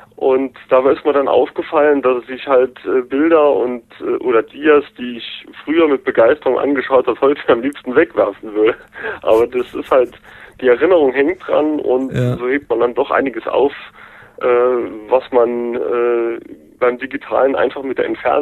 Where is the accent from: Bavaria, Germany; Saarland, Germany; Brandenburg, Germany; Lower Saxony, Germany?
Saarland, Germany; ich bin aus dem Saarland. Und wie was man vielleicht an der Stimme oder an Slang hört, ich bin 42 Jahre alt